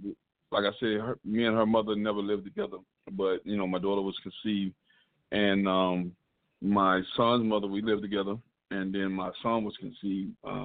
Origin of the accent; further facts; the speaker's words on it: Miami, Florida, United States; I'm from Miami, Florida.